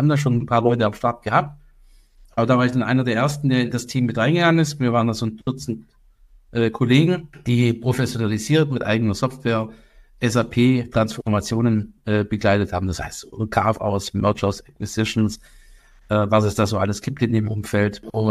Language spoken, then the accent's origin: German; Böblingen, Baden-Württemberg, Germany; born there; Also ich bin gebürtiger Böblinger, das heißt Großraum Stuttgart, da schlägt schon mein Herz dafür.